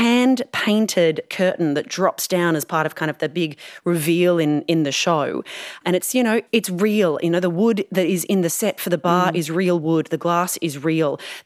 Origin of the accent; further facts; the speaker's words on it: Australia; So to come back to Australia, my home country